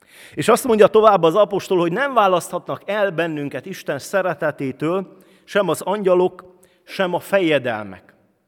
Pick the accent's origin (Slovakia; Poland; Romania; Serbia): Romania; Transylvania; moved away as an adult; now in Hungary; Én Erdélyből jöttem, és a Ceausescu diktatúra alatt éltem.